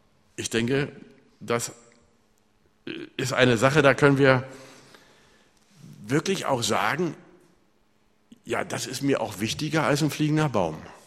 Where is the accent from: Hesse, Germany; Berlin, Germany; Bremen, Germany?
Berlin, Germany; Ich bin in Berlin groß geworden